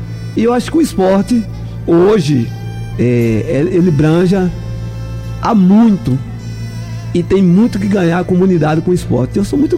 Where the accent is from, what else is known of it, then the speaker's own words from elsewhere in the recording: Santa Bárbara, Bahia, Brazil; Não, sou de Santa Bárbara.